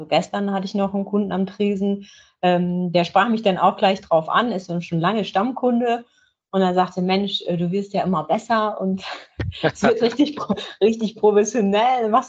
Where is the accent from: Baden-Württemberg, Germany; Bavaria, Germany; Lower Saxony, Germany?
Lower Saxony, Germany; Leer; Ich bin ein Nordlicht, genau. Es ist, ich komme aus Leer, das ist aus Friesland, hier direkt an der Nordseeküste.